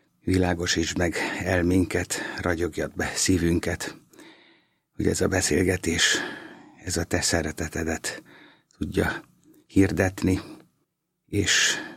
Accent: Kiskőrös, Bács-Kiskun, Hungary; akkor már megvetették a lábukat Kiskörösön, és ott születtünk 8-an testvérek, és egy meghatározó család voltunk a nagyközség, aztán később város életében.

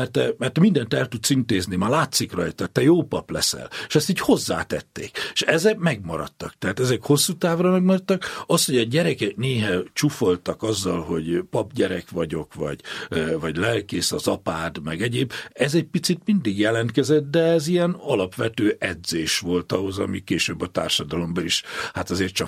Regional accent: Kissomlyó, Vas, Hungary; born there; Talán onnan kezdeném, hogy én 1953. július 30-án születtem. Ezt úgy is szeretném mondani, hogy nem akárhol, mert Kissomjón, a Kemenes alján.

